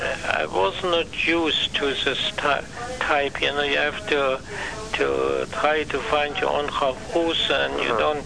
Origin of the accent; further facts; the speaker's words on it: Germany; In his presence, a Jäger, I'm from Germany, and I learned how to respect people